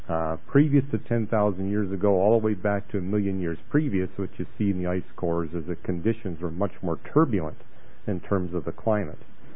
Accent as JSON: {"language": "English", "country": "Canada", "tie": "born or raised there", "said": "You know, I grew up in Canada, so I can remember these bears scooting around the ice trying to get the fish"}